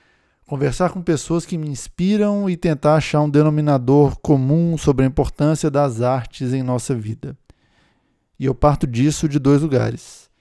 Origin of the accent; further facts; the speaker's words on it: Belo Horizonte, Minas Gerais, Brazil; moved away as an adult; now in São Paulo, Brazil; tenho 41 anos, na data de gravação desse primeiro episódio, em janeiro de 2024, sou mineiro de Belo Horizonte, radicado em São Paulo desde junho de 2010.